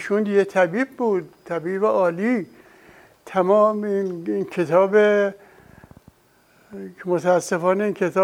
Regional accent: Meymeh, Isfahan, Iran; از اصفهان اومدن میمه، موندن، آب و ملک خریدن، همونجا موندن. ما در اون خانه متولد شدیم.

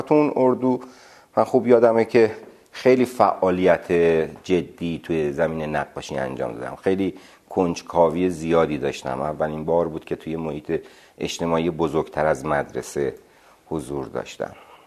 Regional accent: Tehran, Tehran Province, Iran; also born or lived in Abadan; من 58 سالم الان و موقعی که ما مهاجرت کردیم از آبادان و آمدیم تهران من 6 سالم بود.

